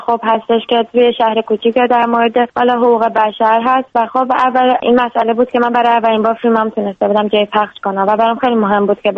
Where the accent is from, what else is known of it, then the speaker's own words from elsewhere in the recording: Iran; من به عنوان یه ایرانی از خودم شرمندم.